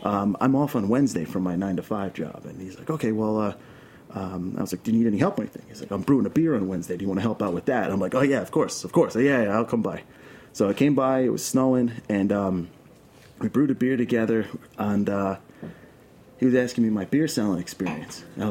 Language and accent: English; Brooklyn, New York, United States; We're from Brooklyn, you know. So that's why I got it, because it was, you know, close to the house. You know, it's Brooklyn beer. I'm from New York.